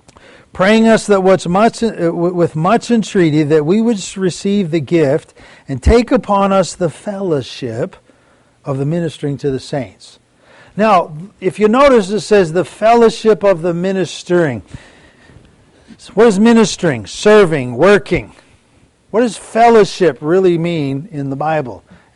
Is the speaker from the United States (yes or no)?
no; Canada; I'm originally from Canada.